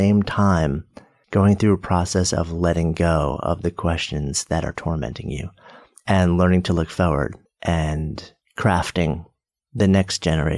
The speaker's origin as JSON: {"language": "English", "region": "New York", "country": "United States", "tie": "born or raised there", "said": "I grew up just outside of New York. I've been a New Yorker. I've been in the city for 25, 30 years now myself."}